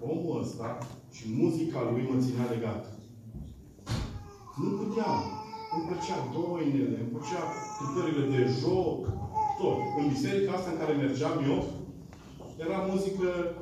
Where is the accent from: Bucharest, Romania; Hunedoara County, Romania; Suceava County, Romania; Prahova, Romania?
Hunedoara County, Romania; Petroșani; Eu sunt din Petroșani, din România.